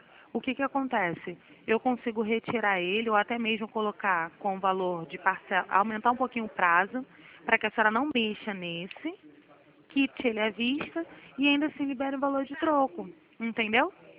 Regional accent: Rio de Janeiro, Brazil; sou do Rio.

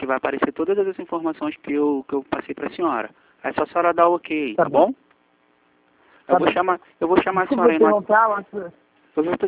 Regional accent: Rio de Janeiro, Brazil; Eu sou do Rio.

